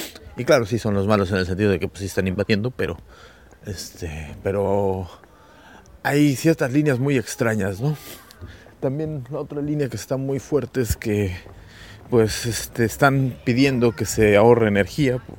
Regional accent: Mexico; Yo, como buen mexicano, se hace frío y me pongo una chamarra sin darme cuenta que teníamos calefacción

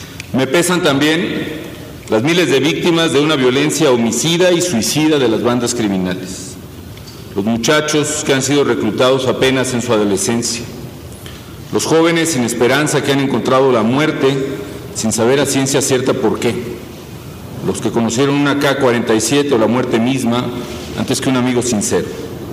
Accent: Mexico

